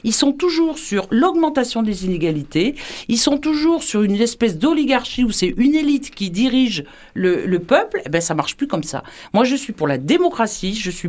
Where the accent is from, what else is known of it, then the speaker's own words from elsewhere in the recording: France; en tant que Française